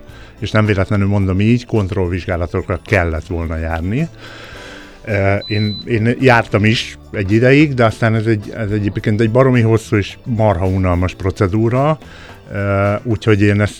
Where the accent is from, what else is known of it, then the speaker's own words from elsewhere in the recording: Gárdony, Fejér, Hungary; tehát, hogy én Gárdonyban nevelkedtem, a mai napig imádom, a mai napig ott élek